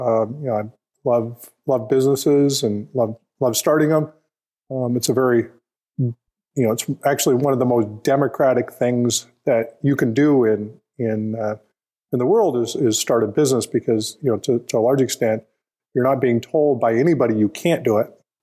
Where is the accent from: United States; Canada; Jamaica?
Canada; Alberta; born there; fellow Canadian, I was born actually in Alberta, up in northern, north of Edmonton.